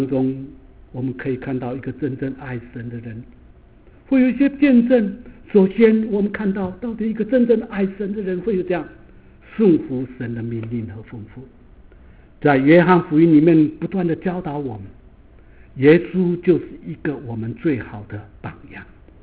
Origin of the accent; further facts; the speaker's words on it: Taiwan; 因为我会台语，我从台湾来